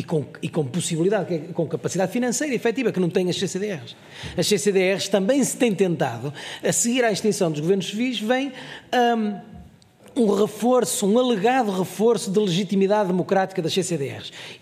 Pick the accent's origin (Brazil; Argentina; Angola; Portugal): Portugal; Norte; Por exemplo, no Norte, região de onde eu sou, a circunstância de não haver estes patamares intermédios, não há interlocutor.